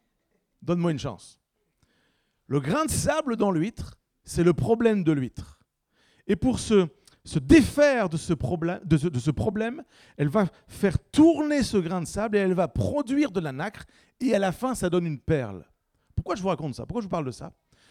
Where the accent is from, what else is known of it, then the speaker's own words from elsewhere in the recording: Bordeaux, Nouvelle-Aquitaine, France; je viens de Bordeaux à la base, donc je suis à fond sur les huîtres